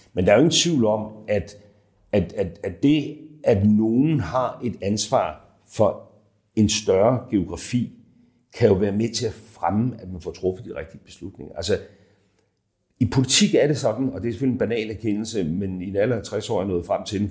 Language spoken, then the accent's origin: Danish; Græsted, Capital Region of Denmark, Denmark; forestille sig, at staten ultimativt havde ansvaret for at drive en akutplejehjemsplads op i Græsted, hvor jeg kommer fra.